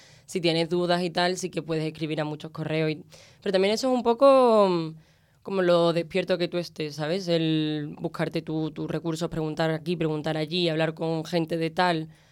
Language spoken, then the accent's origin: Spanish; Seville, Andalusia, Spain; moved away; Cada vez que hablo, mira que yo no tengo tanto acento, pero cada vez que hablo siempre alguien en el taxi, en portero, no sé qué, mucha gente me dice, ah, tú eres de Sevilla